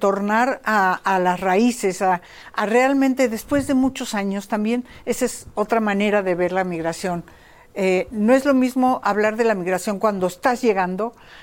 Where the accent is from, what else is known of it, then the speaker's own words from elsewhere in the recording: Rosario, Santa Fe, Argentina; Y Rosario, Argentina, que es de donde vengo yo.